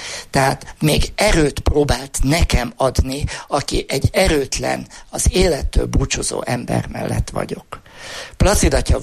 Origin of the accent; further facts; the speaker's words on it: Berehove, Zakarpattia Oblast, Ukraine; jómagam Beregszászi vagyok